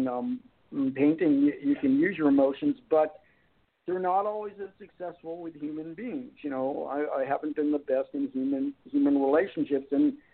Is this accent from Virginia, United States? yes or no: yes; Virginia, United States; No, I was raised in Northern Virginia